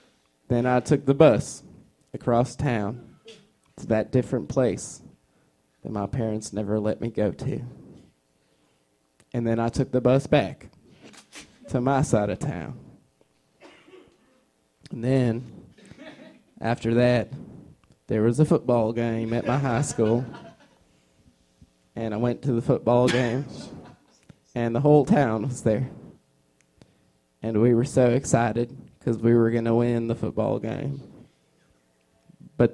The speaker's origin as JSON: {"language": "English", "town": "Loveland", "region": "Texas", "country": "United States", "said": "Listen, I know that you have all types of lifestyles up here in New York, but I'm from Loveland, Texas."}